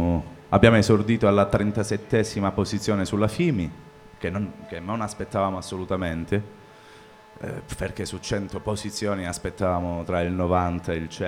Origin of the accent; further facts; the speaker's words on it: Calabria, Italy; perché io sono calabrese, per chi non fosse calabrese e per chi non fosse stricato prima, anche per l'accento, in ogni caso non sono di Bolzano, si può sentire.